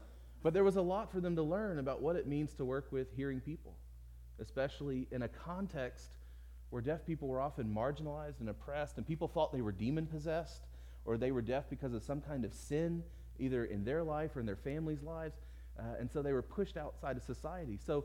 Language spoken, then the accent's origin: English; Louisiana, United States; first language American Sign Language; English is a second language; American Sign Language is my first language. I didn't actually start learning to speak English until I was about 4 or 5 years old, growing up in Louisiana. I had at that time what I called my deaf accent.